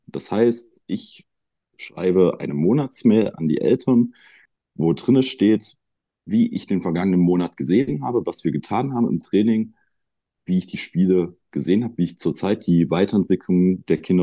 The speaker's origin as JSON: {"language": "German", "town": "Halle", "region": "Saxony-Anhalt", "country": "Germany", "tie": "born there", "said": "ist jetzt meine 6. Saison bereits in Halle, bin auch gebürtiger Hallenser"}